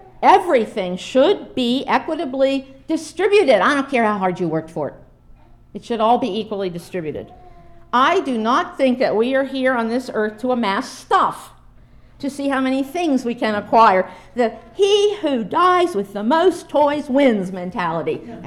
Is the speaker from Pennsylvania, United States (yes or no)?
yes; Pennsylvania, United States; outside of Youngstown, Ohio, not far from where I grew up in Northwest Pennsylvania